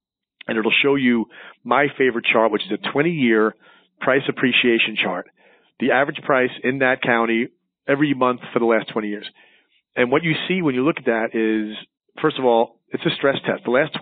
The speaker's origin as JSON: {"language": "English", "region": "New York", "country": "United States", "lives_now": "Charlotte, United States", "said": "in Charlotte where I live now. I used to be a New Yorker. I am a New Yorker. Once you are, always, right?"}